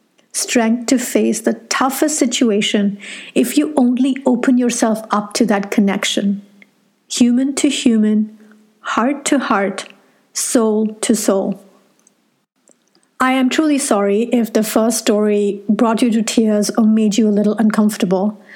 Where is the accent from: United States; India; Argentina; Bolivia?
India; Chennai, Tamil Nadu; although I'm from Chennai, my command of Tamil, which is the local language, isn't that great